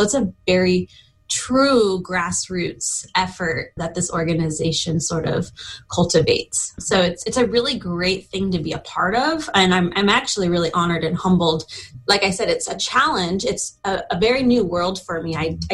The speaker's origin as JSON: {"language": "English", "town": "Chester", "region": "California", "country": "United States", "tie": "born or raised there", "lives_now": "Chico, United States", "said": "No, I've been in Chico for the last 8 years, but I grew up the mountain in Chester."}